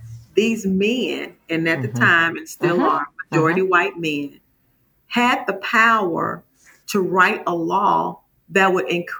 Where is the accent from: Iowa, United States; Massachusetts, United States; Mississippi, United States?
Mississippi, United States; So I'm from Mississippi, from Jacktown, city was sold.